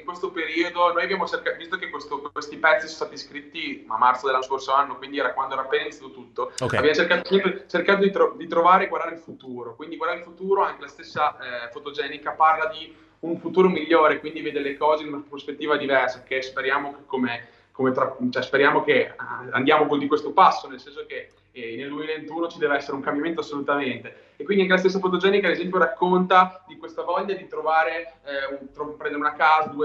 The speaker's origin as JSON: {"language": "Italian", "town": "Pavullo nel Frignano", "region": "Emilia-Romagna", "country": "Italy", "said": "veniamo da Pavullo nel Frignano in provincia di Modena, quindi siamo un po' fuori tra virgolette dal mondo musicale, adesso voglio dire, nel senso che non veniamo dalle grandi metropoli"}